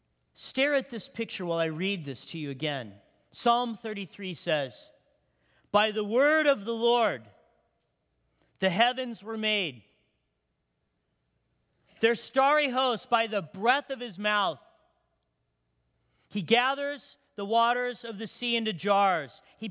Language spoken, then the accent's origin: English; Big Bear, California, United States; When I was a kid growing up in Big Bear, by the way, I'm a hick from Big Bear.